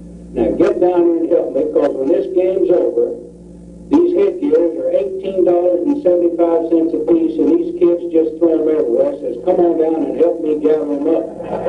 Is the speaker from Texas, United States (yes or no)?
yes; Dallas, Texas, United States; When I was a young fellow growing up in Dallas, I had a strong desire to go to TCU.